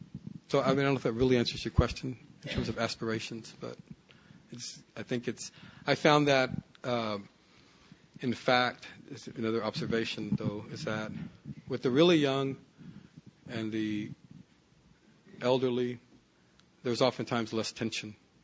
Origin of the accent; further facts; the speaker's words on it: Houston, Texas, United States; My mother's father worked as a bricklayer, and we grew up in Houston.